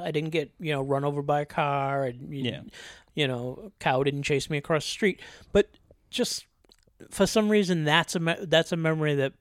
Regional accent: Derry, New Hampshire, United States; born there; find out I was born in Derry, New Hampshire. So all my life I thought I was born in Methuen, and I was actually born in Derry

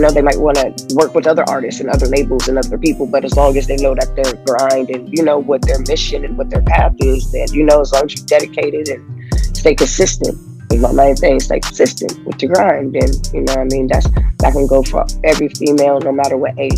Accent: Compton, California, United States; even though I've been growing up in Compton my life, I wasn't really into that type of stuff

